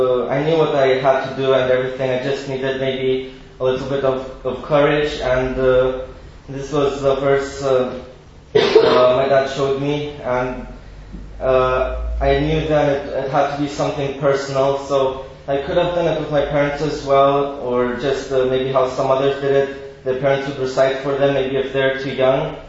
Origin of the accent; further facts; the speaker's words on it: Romania; English is a second language; I was brought up in Romania, in a Christian home, Christian family, Christian background